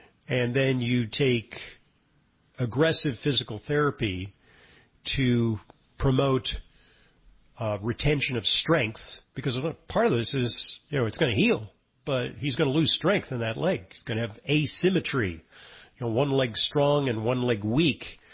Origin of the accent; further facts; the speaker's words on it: New York, United States; because I'm a New Yorker and because I'm a football fan